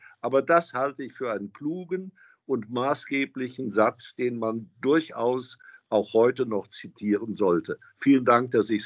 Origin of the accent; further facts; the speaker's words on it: Germany; dass wir uns nicht hinter Europa verstecken als Deutsche